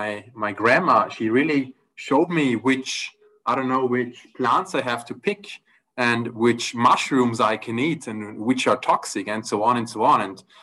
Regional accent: Austria; I'm not from Vienna, but from the western side of Austria. It's like countryside. So I'm living next to forest, actually.

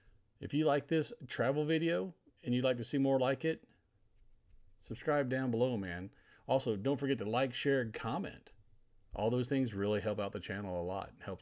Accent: United States; And since I'm from America, of course, I had to make sure I hit the USA Pavilion.

